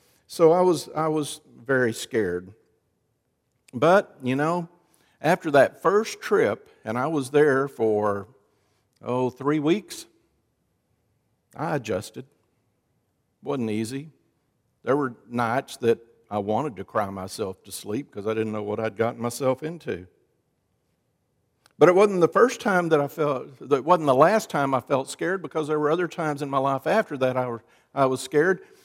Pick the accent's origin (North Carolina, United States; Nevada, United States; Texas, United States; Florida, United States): Texas, United States; Fort Worth; I'm from Fort Worth. They thought Fort Worth was a ranch. I said, no, it's a city.